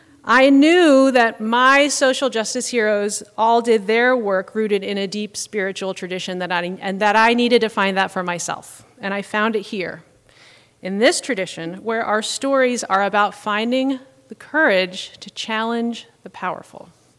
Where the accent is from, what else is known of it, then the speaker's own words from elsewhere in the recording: the South, United States; So, as a young person growing up in the South who is passionate about the natural world, I didn't see a lot that I could relate to in the church.